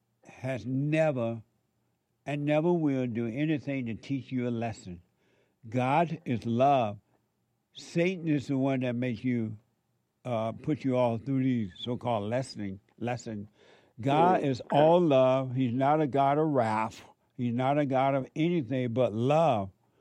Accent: Alabama, United States; We grew up together down in Alabama.

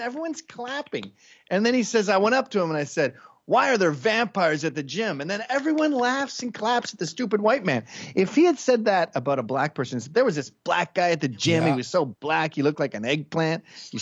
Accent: Quebec, Canada; I come from Quebec, where it's about English versus French.

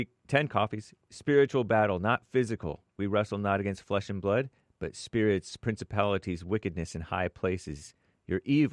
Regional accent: Canada; Though I'm Canadian, happy White History Month. Though I'm brown.

